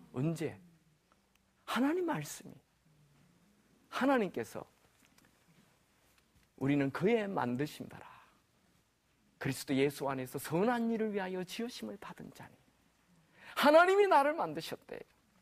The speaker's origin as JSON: {"language": "Korean", "region": "Gyeongsang", "country": "South Korea", "said": "제가 경상도 사람이거든요."}